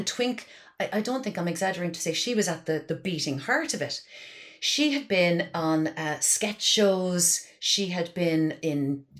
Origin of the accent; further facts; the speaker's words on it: Ireland; But if you didn't and you lived in the Republic like I did, if you lived sort of south of Dublin